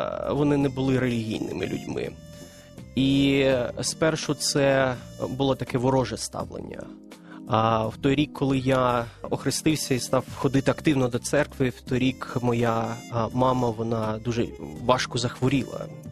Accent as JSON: {"language": "Ukrainian", "town": "Donetsk", "region": "Donetsk Oblast", "country": "Ukraine", "second_language": "Ukrainian", "said": "Я сам з Донецька, і ви розумієте, що в Донецьку не було ані часу, ані приводу вивчати українську мову."}